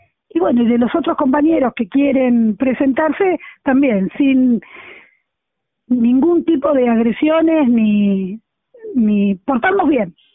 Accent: Argentina; los temas que preocupan, que nos preocupan como argentinos

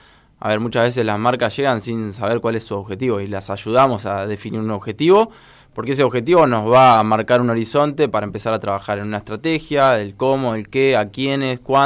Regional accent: Luján, Buenos Aires Province, Argentina; nosotros sí, somos de Luján, tenemos oficinas acá en Luján

